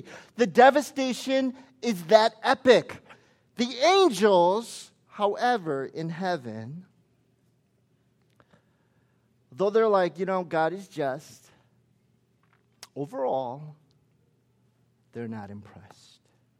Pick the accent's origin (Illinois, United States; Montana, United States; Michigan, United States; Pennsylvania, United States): Illinois, United States; Chicago; I come from Chicago, right? And in Chicago, there's like snow in Chicago.